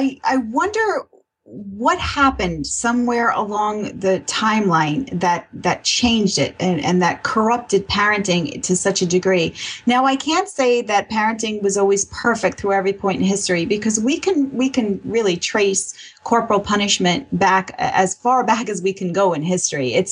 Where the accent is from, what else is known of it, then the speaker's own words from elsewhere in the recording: Brooklyn, New York, United States; I grew up in Brooklyn, New York. I'm just not a very quiet person.